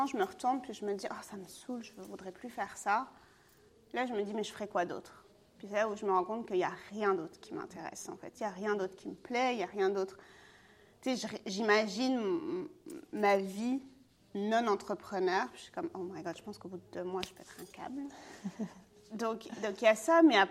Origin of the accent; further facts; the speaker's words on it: France; j'ai grandi en France